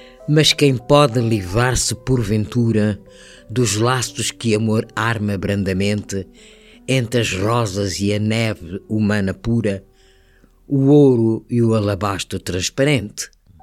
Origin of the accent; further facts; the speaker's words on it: Mozambique; now in Portugal; Sim, nasci e cresci em Moçambique. E depois estudei aqui em Portugal, depois voltei para Moçambique